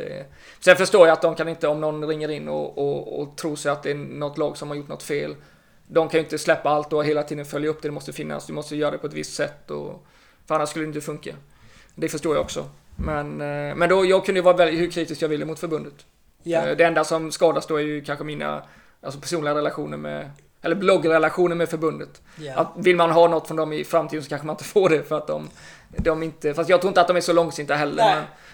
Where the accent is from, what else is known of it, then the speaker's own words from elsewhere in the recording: Småland, Sweden; jag är ju uppvuxen i Småland